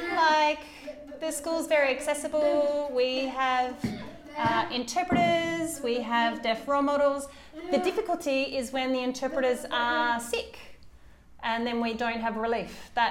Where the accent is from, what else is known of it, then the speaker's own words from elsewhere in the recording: Tasmania, Australia; I was from Tasmania, which was even smaller than that. We were the only deaf family in all of Tassie.